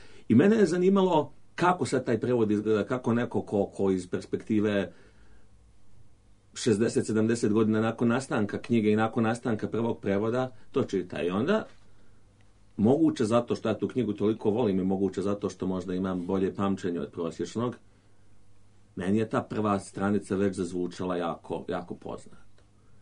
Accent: Bosnia & Herzegovina; I ja sam odrastao u Bosni u toku rata

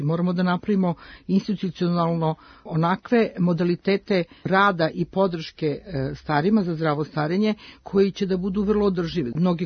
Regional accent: Serbia

